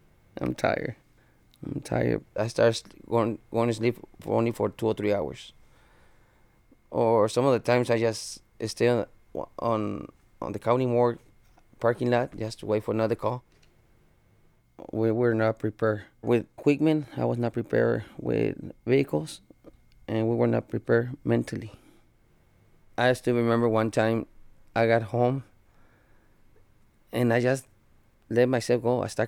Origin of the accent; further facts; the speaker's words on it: McAllen, Texas, United States; I'm from McAllen, Texas.